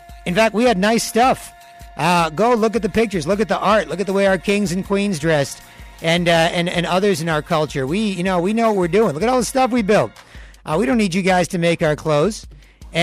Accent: Scarborough, Ontario, Canada; I know growing up in Scarborough, holler at … hold your head up, everybody. I know in Scarborough, I love the fact that there was a bunch of really neat small businesses there.

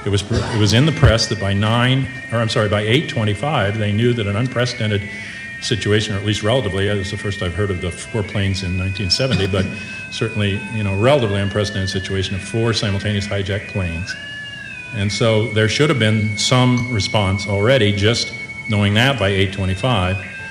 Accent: Virginia, United States; I grew up in the Pentagon. I spent time as a child in the Pentagon

